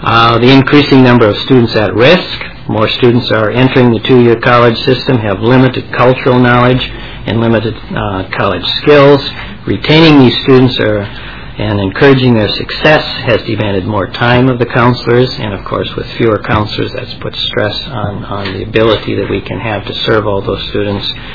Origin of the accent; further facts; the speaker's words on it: Rochester, Minnesota, United States; I'm from Rochester, Minnesota, at Rochester Community and Technical College.